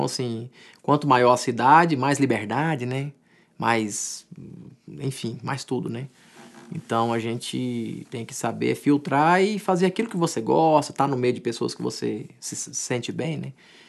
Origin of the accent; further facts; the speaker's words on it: Campina Verde, Minas Gerais, Brazil; Primo, irmão, amigos de infância que a gente tocava lá em Campina Verde, brincava junto e tal.